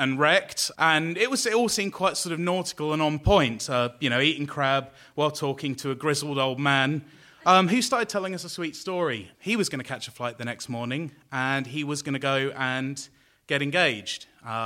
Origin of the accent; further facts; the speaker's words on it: London, United Kingdom; I'm from London, and we spent most of our time either in Atlanta or London